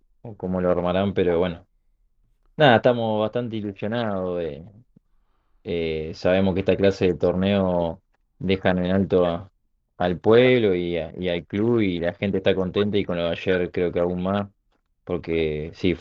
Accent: Río Colorado, Río Negro, Argentina; yo salí independiente de acá, soy de Río Colorado, de chiquito que juego.

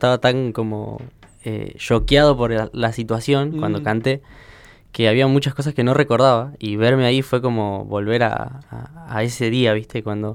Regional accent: Zapala, Neuquén, Argentina; Soy nacido en Zapala, neuquino.

